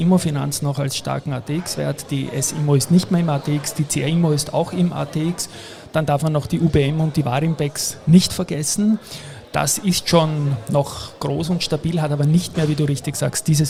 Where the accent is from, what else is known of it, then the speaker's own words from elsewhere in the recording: Vienna, Austria; In meiner Heimatstadt, genau.